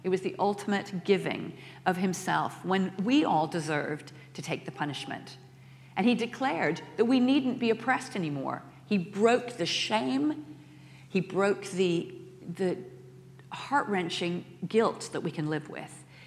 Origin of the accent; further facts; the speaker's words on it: United States; now in New Zealand; which is partly because I'm American